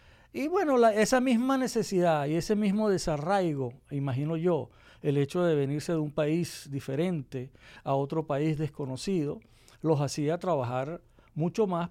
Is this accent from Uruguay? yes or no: no; Venezuela; born there; yo nací en Venezuela, fui el único que nació en Venezuela.